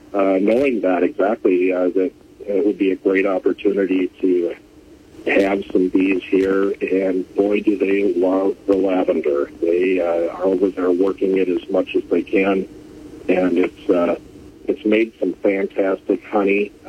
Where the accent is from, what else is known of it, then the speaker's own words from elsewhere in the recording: Wisconsin, United States; moved away; As I was growing up in Wisconsin, they're hooking up to the planter and going out to the field.